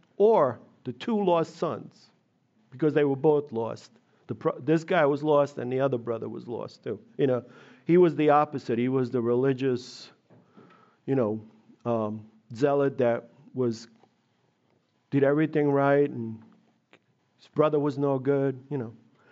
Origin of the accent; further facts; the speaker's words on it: Italy; I grew up on a farm. You know, I grew up in Italy. I was, you know, when I was a little kid, I grew up on my grandfather's farm. We had some livestock.